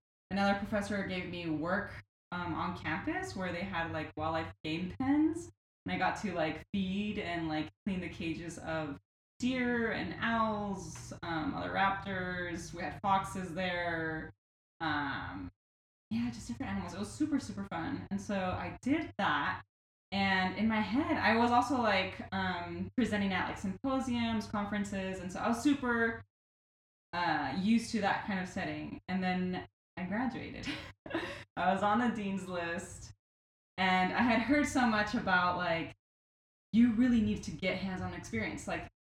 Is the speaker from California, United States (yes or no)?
yes; Fontana, California, United States; So I grew up in Fontana, California. That's in San Bernardino County.